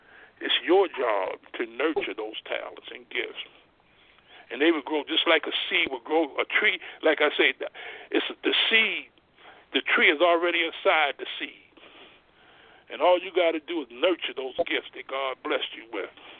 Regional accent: the South, United States; we come from the dirt, you know, we come from the South, you know, and we know how, you know, our ancestors, my father and all, they were farmers

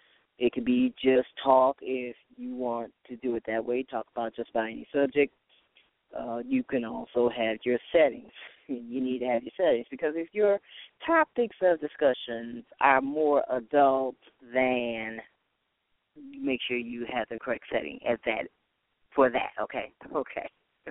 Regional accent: Ohio, United States; well, I'm from Ohio

